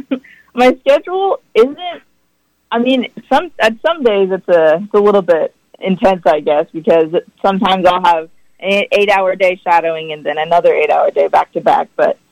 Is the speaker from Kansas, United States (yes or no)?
yes; Salina, Kansas, United States; I'm hoping that I can get into the campus in Salina, not only because that's my hometown